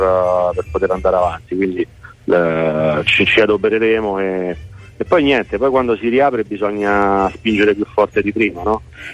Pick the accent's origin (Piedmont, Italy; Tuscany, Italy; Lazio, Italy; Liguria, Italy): Lazio, Italy; Ostia; born there; in realtà sono adottato perché io sono nato ad Ostia, però mi piace diciamo pensare che il litorale sia unico, no?